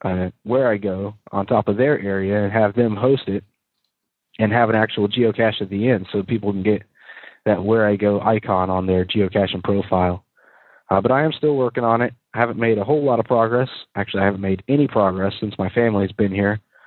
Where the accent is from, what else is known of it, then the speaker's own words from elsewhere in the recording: United States; because I'm an American. And there's really not that many Americans here.